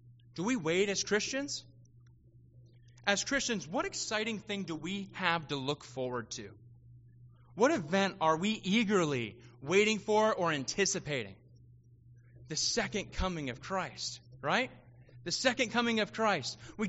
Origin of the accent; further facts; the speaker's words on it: Pennsylvania, United States; I'm from Pennsylvania, we don't have those